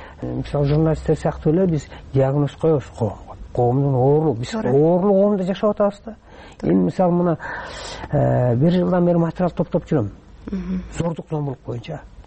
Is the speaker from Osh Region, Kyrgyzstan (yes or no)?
no; Naryn, Naryn Region, Kyrgyzstan; Мен өзүм Нарында чоңойдум.